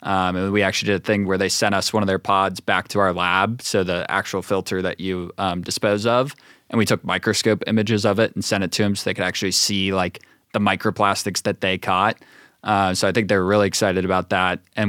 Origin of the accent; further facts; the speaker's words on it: Madeira, Ohio, United States; I'm from Cincinnati. I grew up in Madeira, so I was actually just at my parents' house.